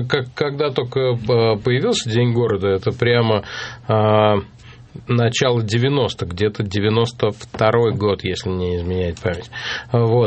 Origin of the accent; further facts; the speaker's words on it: Moscow, Russia; я здесь с рождения. Правда, я условный москвич, надо сказать, потому что я всю дорогу жил у кольцевой до автомобильной дороги и сейчас там проживаю.